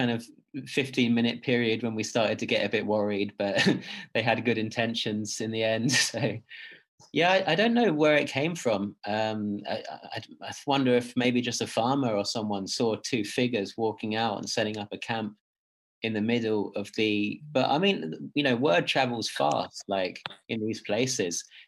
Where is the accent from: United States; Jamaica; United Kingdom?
United Kingdom; You know, we're just travelers going to this national park. We're from Britain.